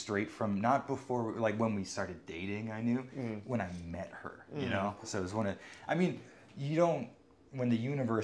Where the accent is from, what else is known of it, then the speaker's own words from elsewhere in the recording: Miami, Florida, United States; No. I am originally from Miami.